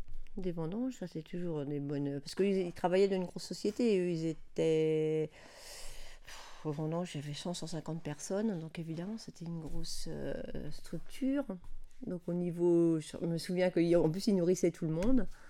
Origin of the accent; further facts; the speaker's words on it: Nogent, France; born there; Ah non, j'habitais pas à Nogent, moi je suis née à Nogent.